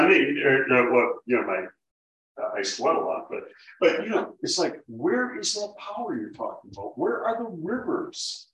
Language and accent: English; Milwaukee, Wisconsin, United States; I grew up in Milwaukee. That's probably one of those reasons. Not saying anything against Milwaukeeans or South Division High School or anything like that.